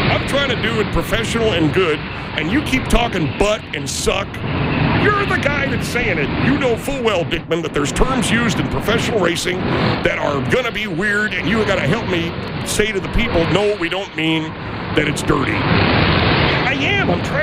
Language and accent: English; Knoxville, Tennessee, United States; I come from Knoxville, Tennessee.